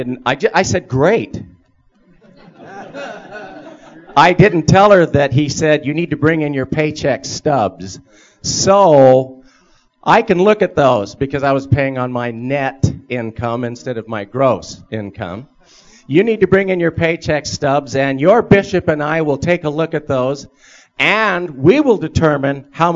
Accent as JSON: {"language": "English", "town": "Moscow", "region": "Idaho", "country": "United States", "said": "I'm from Moscow, Idaho."}